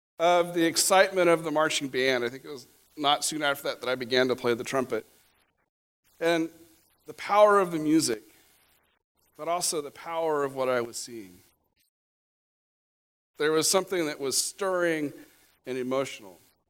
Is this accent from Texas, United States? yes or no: no; El Dorado, Kansas, United States; I was standing on Central Avenue in my hometown of El Dorado, Kansas.